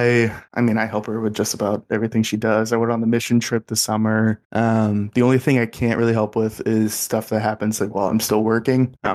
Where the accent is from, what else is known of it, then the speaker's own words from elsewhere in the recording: Indiana, United States; But growing up in Indiana through high school, and then I went to public school